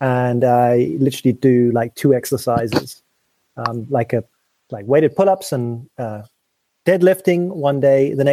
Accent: South East England, United Kingdom; Well, you know, I'm posh. I come from Sussex.

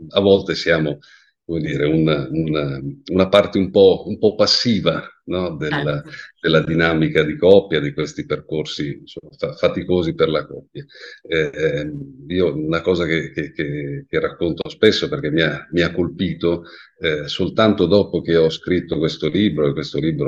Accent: Milan, Lombardy, Italy; moved away as an adult; now in Rome, Italy; sono un milanese pentito perché ormai da qualche anno vivo a Roma, ho 52 anni

